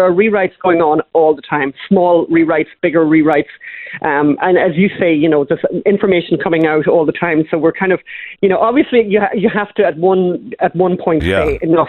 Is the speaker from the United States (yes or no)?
no; Ireland; we're Irish.